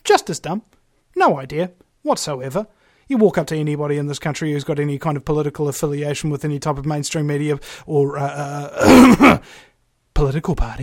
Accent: New Zealand; you talk to anybody in the world, really, and you say, "I'm from New Zealand." And they go, "Oh, you know, like you, oh, you're so lucky, so beautiful, and Lord of the Rings, etc."

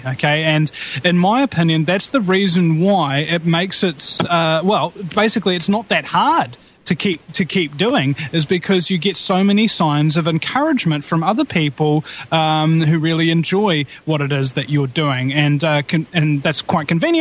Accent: New Zealand; as a New Zealander, I don't kind of, I don't draw any flack from American patriots, but I do draw flack from Kiwi patriots who criticize how I do it, my laugh, and all of these other things.

